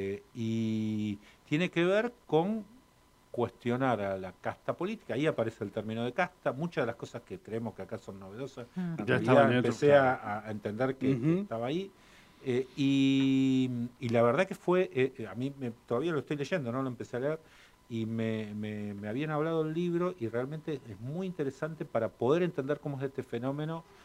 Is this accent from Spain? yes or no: no; Argentina; nos hace sentir orgullosos como argentinos, como latinoamericanos